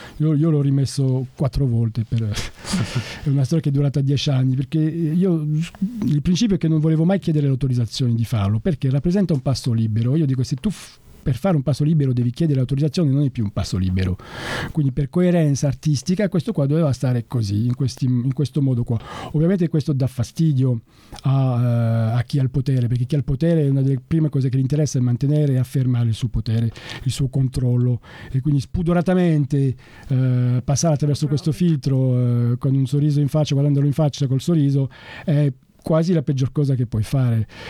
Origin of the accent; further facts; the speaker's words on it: France; Italian is a second language; in quanto francese ho l'occasione di confrontare queste due culture